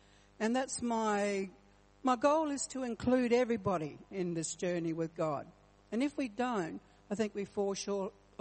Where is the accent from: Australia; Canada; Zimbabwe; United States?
Australia; Point Pearce, South Australia; also born or lived in Adelaide; I grew up on Point Pierce Mission on York Peninsula. They were my best years of my life, and I really enjoyed my time there, doing the old Nunga stuff, as we say.